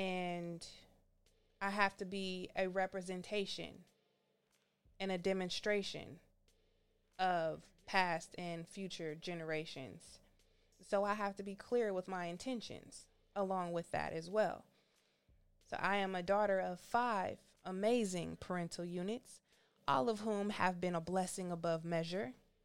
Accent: Richmond, California, United States; I was born and raised in Richmond, California, Rich City, and grew up in a community apartment complex called John F. Kennedy Manor on the south side of Richmond.

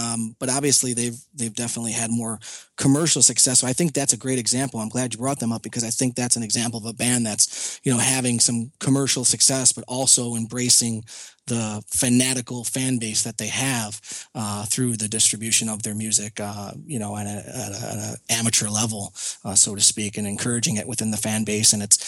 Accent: Buffalo, New York, United States; I'm from Buffalo, New York, so shameless plug.

